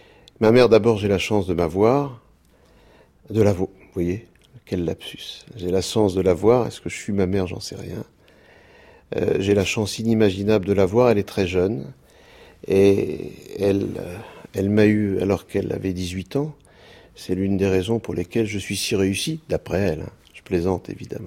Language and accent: French; Versailles, Île-de-France, France; J'ai grandi à Versailles. Alors inutile de vous dire que à Versailles, un garçon, un être humain de sexe masculin, juif pied noir dans les années 60, 70